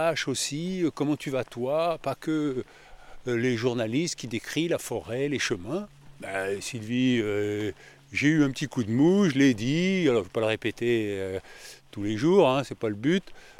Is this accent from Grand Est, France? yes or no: yes; Strasbourg, Grand Est, France; Je viens de Strasbourg.